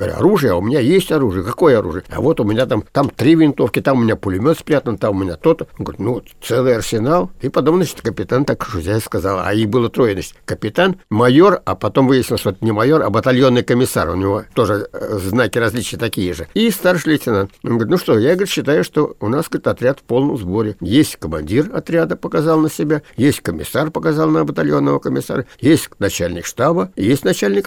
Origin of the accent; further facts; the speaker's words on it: Moscow, Russia; also born or lived in Minsk, Belarus; Вот как я оказался, москвич оказался в Минске. Во всех анкетах я пишу, что я родился в Минске. Семья жила в Москве.